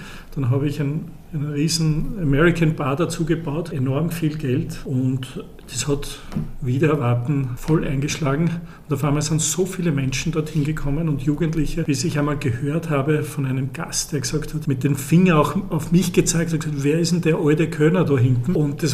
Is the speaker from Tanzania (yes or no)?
no; Kirchberg am Wechsel, Lower Austria, Austria; now in Vienna, Austria; Die Metropole Kirchberg am Wechsel, ist ein wunderschöner Ort. Im Wechselgebiet, tolle Umwelt